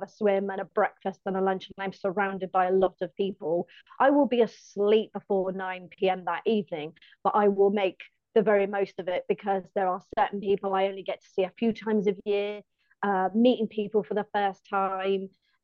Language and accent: English; Wimborne, South West England, United Kingdom; It's just, yes, I'm from Wimborne.